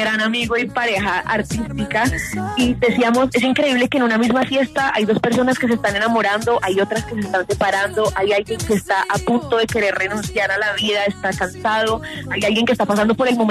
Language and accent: Spanish; Colombia; orgullosamente colombiana